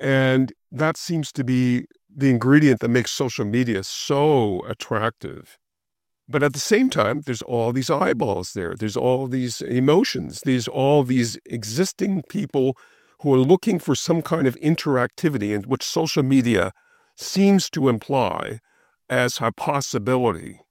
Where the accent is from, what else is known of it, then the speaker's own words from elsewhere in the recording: Sudbury, Ontario, Canada; where both you and I grew up in Northeastern Ontario. You being from North Bay, Claude, or the area, and me from Sudbury